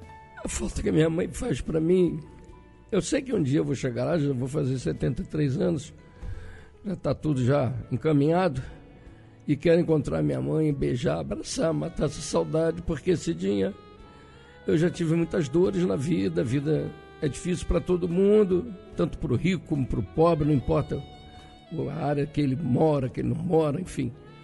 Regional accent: Petrópolis, Rio de Janeiro, Brazil; Eu morava no Alto da Serra, lá em Petrópolis, eu sou petropolitano

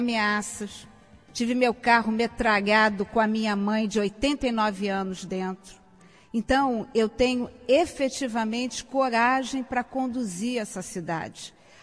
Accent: Penha, Rio de Janeiro, Brazil; Eu sou uma mulher de 61 anos, eu sou cria da Penha, sou fruto da escola pública, sou filha de imigrantes portugueses, dono de padaria

